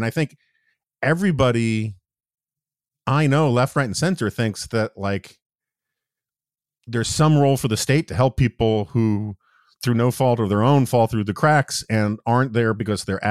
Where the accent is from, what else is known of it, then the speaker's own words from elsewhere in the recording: New York City, New York, United States; also born or lived in Washington, District of Columbia, United States; So again, I grew up in New York in the 70s and 80s. And then I saw, even though I lived in DC, the sort of Giuliani revolution in New York